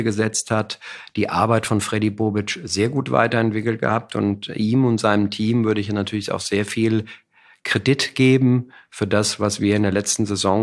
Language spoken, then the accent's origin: German; Frankfurt, Hesse, Germany; born or raised there; also born or lived in Munich